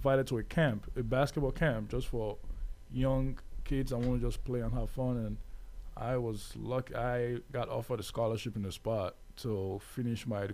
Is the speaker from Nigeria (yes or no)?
yes; Nigeria; But we all grew up, like, in Nigeria, so I lived in Nigeria all my life